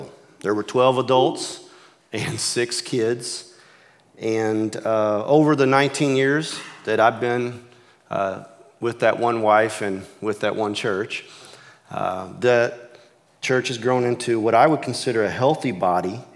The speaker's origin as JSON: {"language": "English", "region": "Missouri", "country": "United States", "tie": "born or raised there", "said": "I was raised in Iron and Reynolds County, Missouri"}